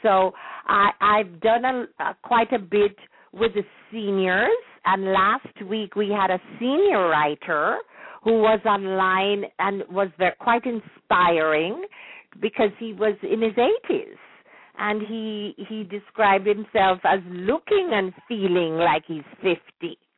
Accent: Jamaica; So I remember those precious nursery rhymes or memory gems as we were growing up in Jamaica.

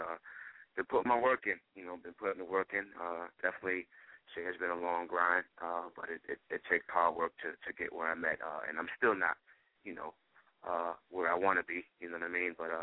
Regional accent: Bronx, New York, United States; You know, I'm born and raised in Bronx, New York, you know, definitely representing NYC

